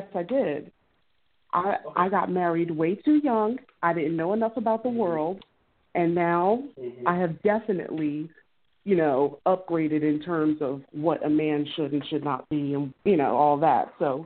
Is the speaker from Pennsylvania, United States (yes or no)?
yes; Philadelphia, Pennsylvania, United States; No, I'm from Philly.